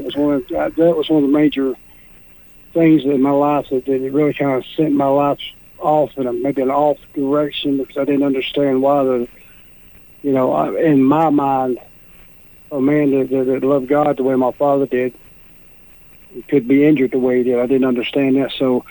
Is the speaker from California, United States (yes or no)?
no; Palestine, Texas, United States; also born or lived in Houston; I was born in Houston, Texas in 1972, and me and my parents moved from Houston to Palestine in, I want to say, 1979 or so.